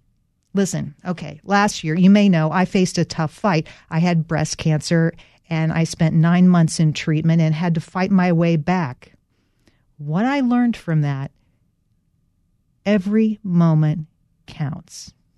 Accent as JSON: {"language": "English", "region": "North Carolina", "country": "United States", "said": "I'm a coal miner's granddaughter. I'm from Western North Carolina, and we grew up in fairly tough circumstances in our family."}